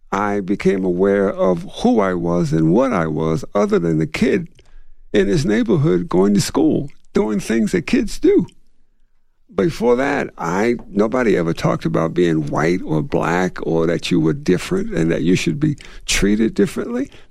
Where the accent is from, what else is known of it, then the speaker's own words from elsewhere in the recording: New Jersey, United States; But the title is a misnomer. I was born and raised in South Jersey.